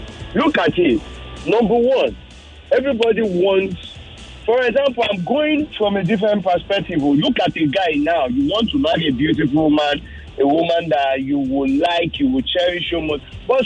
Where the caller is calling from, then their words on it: Lekki, Lagos, Nigeria; calling from Lekki.